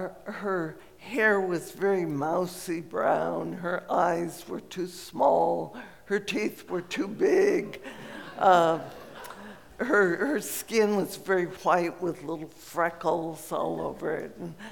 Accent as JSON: {"language": "English", "town": "Greeley", "region": "Colorado", "country": "United States", "tie": "born or raised there", "said": "I've been working with flood victims in my hometown of Greeley, Colorado."}